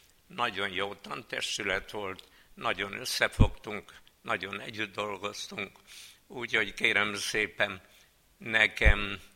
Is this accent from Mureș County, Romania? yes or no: no; Urziceni, Satu Mare County, Romania; tiszta katolikus községből származtam, Csanálos, a szülőhelyem az is tisztán katolikus